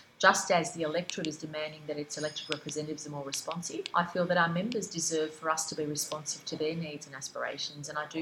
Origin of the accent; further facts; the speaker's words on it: New South Wales, Australia; you are so lucky to be born and raised in Australia and New South Wales.